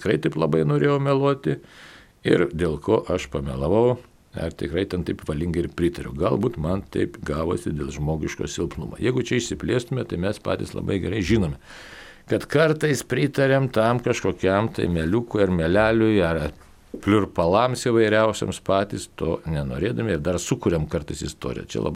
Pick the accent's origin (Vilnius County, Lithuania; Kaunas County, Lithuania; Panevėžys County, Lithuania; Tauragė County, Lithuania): Kaunas County, Lithuania; Kaunas; Nu, mes iš Kauno ten keliese buvom